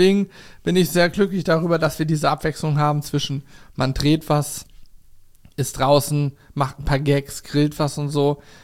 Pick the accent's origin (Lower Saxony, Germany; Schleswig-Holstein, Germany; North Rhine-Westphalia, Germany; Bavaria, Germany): Lower Saxony, Germany; Hanover; Und das als Hannoveraner.